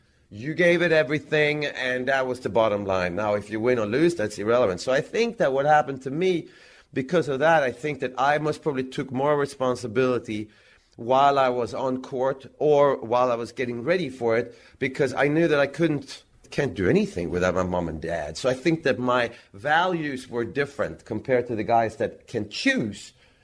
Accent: Växjö, Kronoberg County, Sweden; I was doing clinics for kids in Växjö, in my hometown.

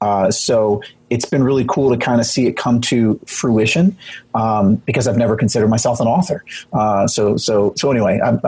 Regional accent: Nashville, Tennessee, United States; I'm from Nashville, Tennessee, and lived here for almost 20 years now

